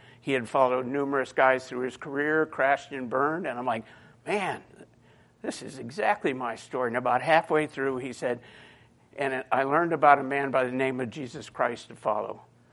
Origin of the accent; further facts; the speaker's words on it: Midwest, United States; also born or lived in Independence, Missouri / Youngstown, Ohio; I hail from the Midwest, everywhere from Independence, Missouri to Youngstown, Ohio.